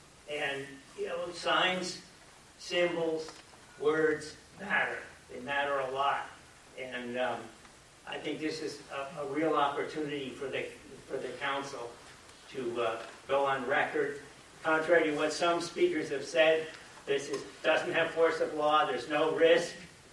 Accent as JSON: {"language": "English", "town": "New York City", "region": "New York", "country": "United States", "tie": "born there", "lives_now": "Maine, United States", "said": "I was born in New York City, which I couldn't help. But I've been in Maine a long time."}